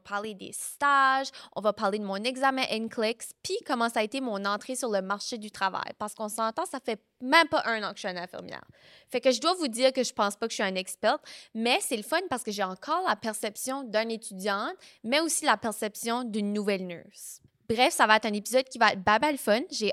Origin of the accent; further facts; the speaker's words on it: New Brunswick, Canada; moved away; quand je suis partie du Nouveau-Brunswick, je m'en allais juste comme en voyage. Tu sais, ça n'avait pas vraiment encore enregistré que je partais for good.